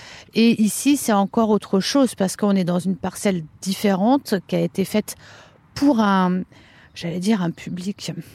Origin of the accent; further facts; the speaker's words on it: Centre-Val de Loire, France; also born or lived in Paris / Spain; je suis de Touraine à l'origine, mais mes études m'ont emmenée du côté de Paris, en Espagne, en Touraine de nouveau. Et puis, les aléas de la vie ont fait que j'ai beaucoup bougé. Un peu partout en France, quasiment.